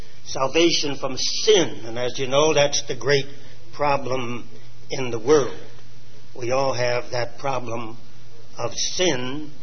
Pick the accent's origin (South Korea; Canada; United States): Canada; born there; I was born in Canada many years ago.